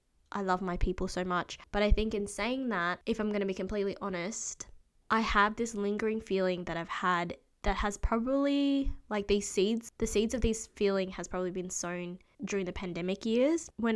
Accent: United Kingdom; accent: British; one of my best and worst personality traits is my British accent.

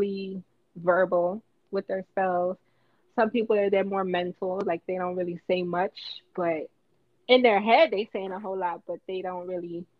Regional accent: New York City, New York, United States; where I grew up at in Coney Island.

